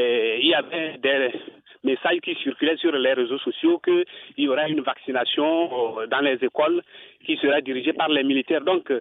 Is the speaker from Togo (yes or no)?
yes; Togo; faire croire aux gens que la maladie n'existe pas ici chez nous au Togo